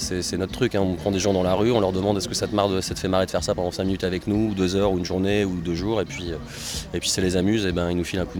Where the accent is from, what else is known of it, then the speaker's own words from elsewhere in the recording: Créteil, Île-de-France, France; also born or lived in Choisy-le-Roi; aux jeunes de la banlieue dont on vient, à savoir Créteil et Choisy le Roi.